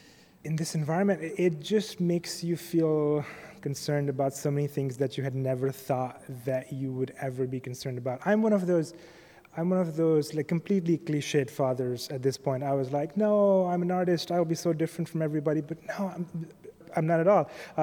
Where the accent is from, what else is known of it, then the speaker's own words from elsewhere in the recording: Pakistan; now in United States; I'm a Muslim, I'm an immigrant, I'm originally from Pakistan, but I identify as a Pakistani American.